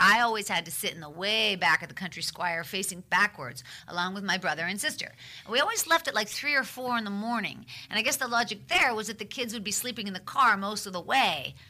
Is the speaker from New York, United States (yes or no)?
no; Pittsburgh, Pennsylvania, United States; Growing up in Pittsburgh, like you were saying, growing up in the Midwest, the beach was elusive.